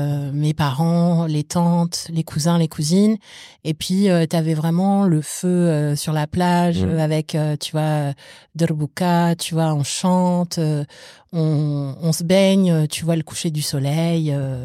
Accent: France; also born or lived in Morocco; je suis française, marocaine et panafricaine.

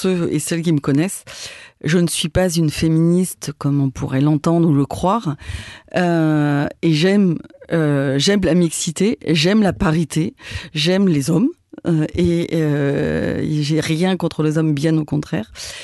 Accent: Brittany, France; j'ai grandi dans le Morbihan. Je suis très attachée à ces racines bretonnes.

